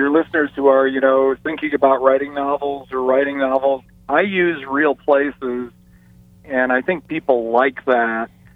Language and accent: English; Chicago, Illinois, United States; moved away as an adult; now in San Francisco, United States; I grew up in Chicago. I got a degree in accounting from the University of Illinois, moved to California to go to law school here in Berkeley.